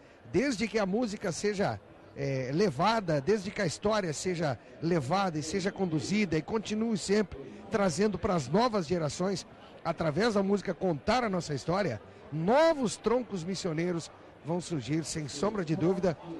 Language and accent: Portuguese; Erechim, Rio Grande do Sul, Brazil; Eu sou lá do Erechim, da bota amarela, né?